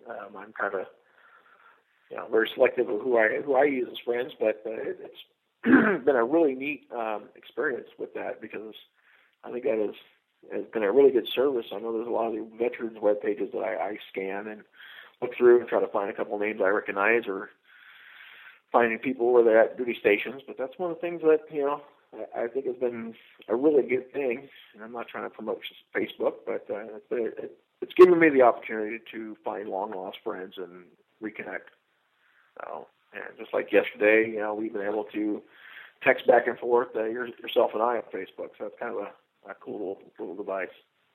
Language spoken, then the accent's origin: English; California, United States; As much as I grew up in Southern California, stayed there for a number of years after I got out of the military